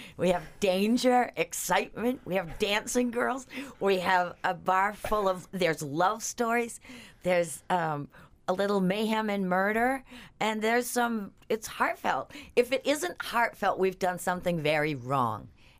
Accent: Maine, United States; Yes, I'm from Maine and live in Maine.

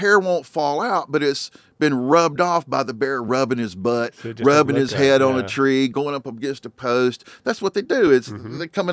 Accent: Mississippi, United States; And so we're so happy because Mississippi, my home state, is getting a little bit of credit.

